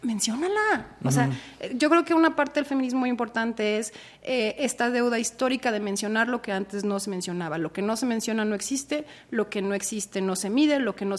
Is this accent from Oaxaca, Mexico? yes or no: no; Sonora, Mexico; born there; No, nací en Sonora, norte.